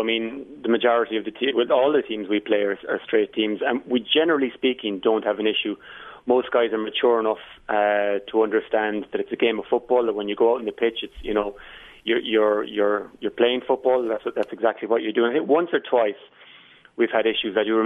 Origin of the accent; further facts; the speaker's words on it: Munster, Ireland; we're brought up as young Irish men, and certainly I was brought up in Kerry to think, you know, masculine is good and to be masculine.